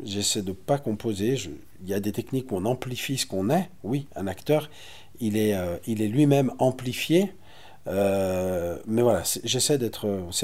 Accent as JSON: {"language": "French", "town": "Saint-Étienne", "region": "Auvergne-Rhône-Alpes", "country": "France", "tie": "born or raised there", "said": "moi, je suis né à Saint-Étienne et que ma culture, elle est vraiment stéphanoise. Voilà, j'ai vécu dans un quartier très animé de la banlieue de Saint-Étienne. C'est à la fois ça, mes origines. Et l'origine de mes parents qui sont des immigrés algériens."}